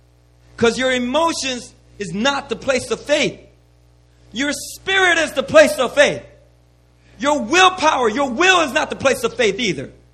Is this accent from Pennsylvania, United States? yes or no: yes; Philadelphia, Pennsylvania, United States; when I was growing up in Philadelphia